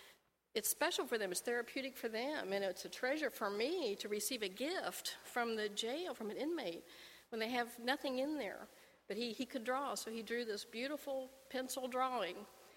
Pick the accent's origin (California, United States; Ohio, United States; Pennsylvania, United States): Ohio, United States; Lithopolis; You know, I grew up 2 miles outside of Lathopolis, Ohio, which is a town of 600 people.